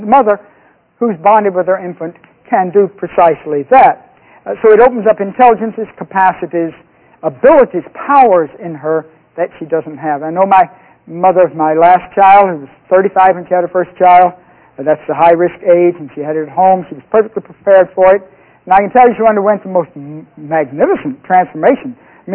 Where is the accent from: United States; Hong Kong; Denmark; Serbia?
United States; Southern United States; I'm from the South.